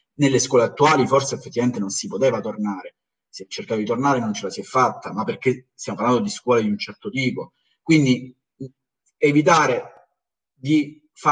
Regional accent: Calabria, Italy; io sono calabrese d'origine, quindi è un discorso che conosco molto bene

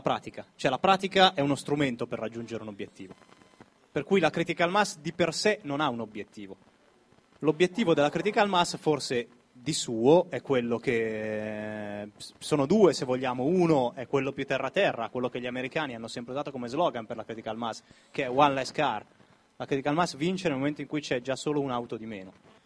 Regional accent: Milan, Lombardy, Italy; Io ho vissuto a Milano, ai tempi ero un po' più giovane, diciamo 25 anni, nato, vissuto sempre a Milano

